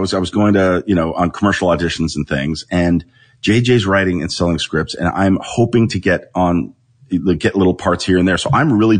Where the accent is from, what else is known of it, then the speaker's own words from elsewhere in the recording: Los Angeles, California, United States; Yeah, born and raised in West LA and grew up, you know, around people that were in show business.